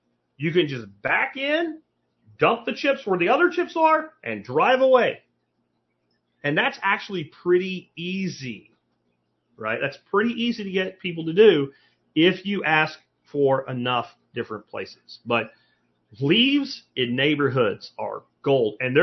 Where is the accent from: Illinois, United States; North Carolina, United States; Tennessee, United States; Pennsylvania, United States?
Pennsylvania, United States; now in Texas, United States; So like February to March is when you want to do this in Texas. Where I grew up in Pennsylvania, you want to do this in like September, October.